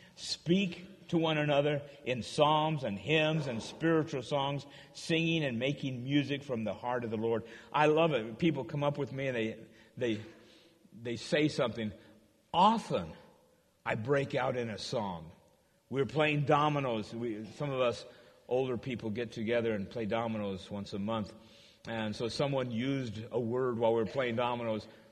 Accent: Arizona, United States; now in San Diego, United States; "Hey, I'm from Arizona. I believe I have died and gone to heaven prematurely. I love San Diego.

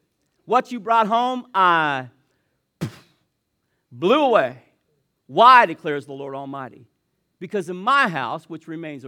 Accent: Indiana, United States; See, I'm from the South, Southern Indiana. But I spent a lot of time at my mamaw's down in old Kentucky, and I picked up phrases that we don't use up here.

